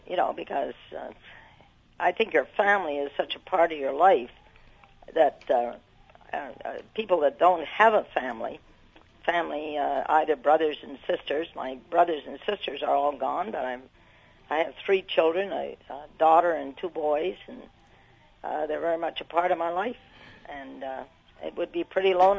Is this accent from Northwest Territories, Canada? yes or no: no; Port Daniel, Quebec, Canada; growing up in Port Daniel on the Gaspé Coast, it was a wonderful time of year, time of my life. We didn't have very much. We were very poor because I was really a depression kid.